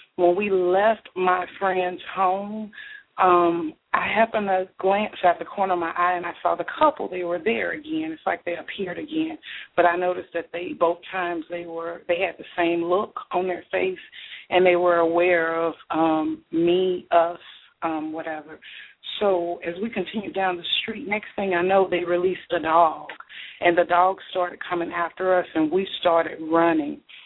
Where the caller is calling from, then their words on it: Georgia, United States; I'm actually calling from Georgia.